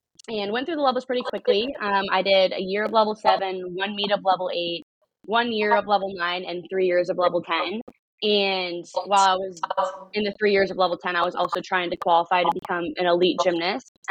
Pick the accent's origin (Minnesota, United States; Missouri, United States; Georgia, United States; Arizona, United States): Minnesota, United States; Little Canada; So I grew up in Little Canada, Minnesota. I have three older brothers and then my mom and dad.